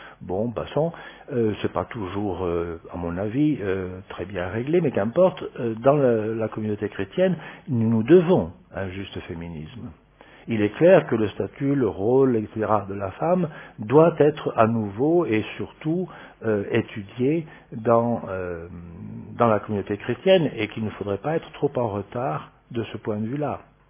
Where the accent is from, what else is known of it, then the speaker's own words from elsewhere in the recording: France; Dans la société civile, moi bon, je suis français